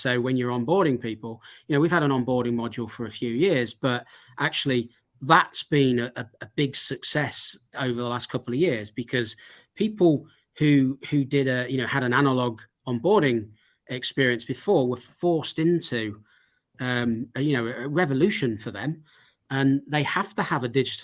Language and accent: English; Sheffield, Yorkshire and the Humber, United Kingdom; I mean, we're from Sheffield. I mean, actually, we got some beautiful buildings in Sheffield, especially the older ones.